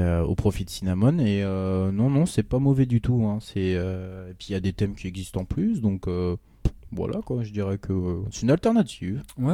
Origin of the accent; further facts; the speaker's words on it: France; je suis français quand même.